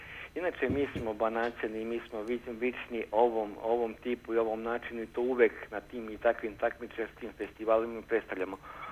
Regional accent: Romania; iz Rumunije, znači našoj braći iz Republike Srpske

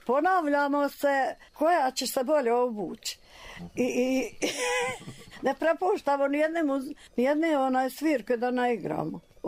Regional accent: Šibovska, Republika Srpska, Bosnia & Herzegovina; now in Prnjavor, Bosnia and Herzegovina; Pa ja sam iz Šibovske, kaže Milano, ajmo u Prnjar da školujem djecu.

